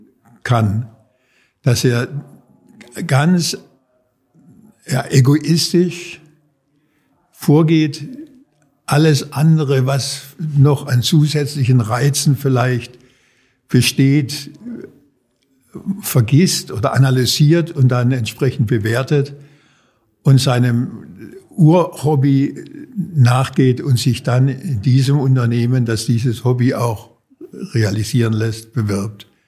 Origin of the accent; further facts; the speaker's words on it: Heilbronn, Baden-Württemberg, Germany; Also ich komme aus dem Schwabenland, komme aus Heilbronn, bin geboren in der Nähe von Heilbronn, bin dann zur Schule, zum Abitur in Heilbronn gegangen